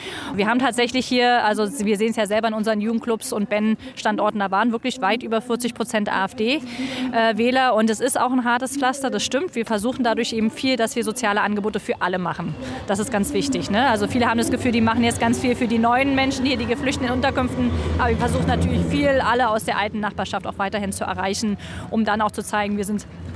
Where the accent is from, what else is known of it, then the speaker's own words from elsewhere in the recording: Berlin, Germany; ich bin selber Kiezkind. Ich bin tatsächlich hier in Neu-Hohenschönhausen aufgewachsen, selber hier in der Kita, in der Schule und so weiter